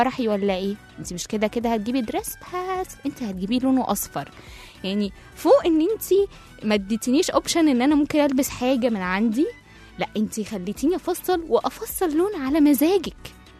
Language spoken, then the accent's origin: Arabic; Egypt; هزارنا كمصريين وتهزئنا برات البلاد جوات البلاد، فهو كده كده معروف هو رايح فين، وتحسه براند كده كده. المصري بيبان في أي حتة يعني، في هزاره، في كل حاجة.